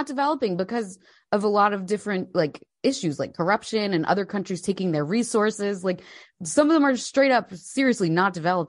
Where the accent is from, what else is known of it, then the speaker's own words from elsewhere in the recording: New Jersey, United States; now in United Kingdom; I mean, I'm from New Jersey. So, like, there were never guns around.